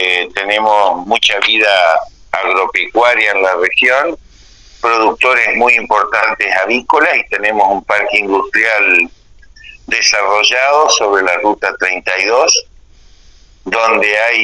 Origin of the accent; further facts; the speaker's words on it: Entre Ríos, Argentina; nosotros somos una localidad de Paraná Campaña, que en realidad Paraná y Paraná Campaña, es decir, somos un mismo departamento, pero la región es denominada Paraná Campaña